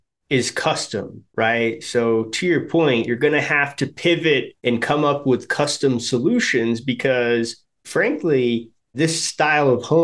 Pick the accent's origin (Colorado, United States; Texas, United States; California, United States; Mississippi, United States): Colorado, United States; Much like yourself, I am from Colorado.